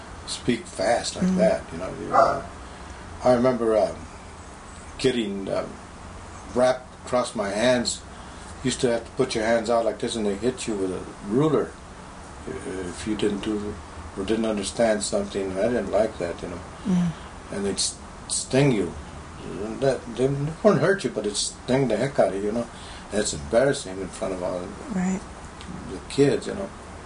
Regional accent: California, United States; I grew up on Soto Street and Brooklyn Avenue there, you know, and with Russians.

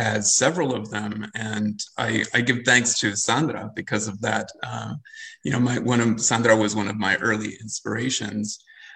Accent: California, United States; the fog of the Salinas Valley is the fog of the Central Valley where I grew up in California.

